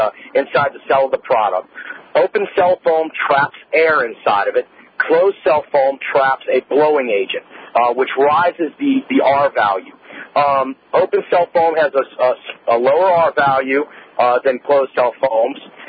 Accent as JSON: {"language": "English", "region": "Louisiana", "country": "United States", "tie": "born or raised there", "said": "being born and raised in Louisiana, we use an indigenous natural resource like sugarcane to make a polyurethane foam."}